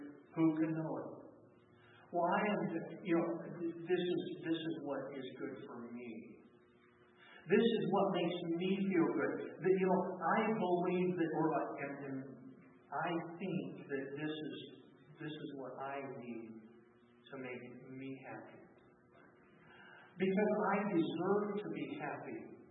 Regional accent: Navajo Nation, United States; Now, I was raised on the Navajo Reservation, and Laura knows what I'm talking about.

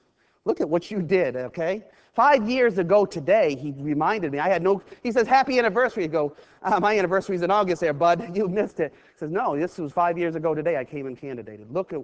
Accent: Buckfield, Maine, United States; Turner, Maine, my home state. By the way, Maine is God's country, okay?

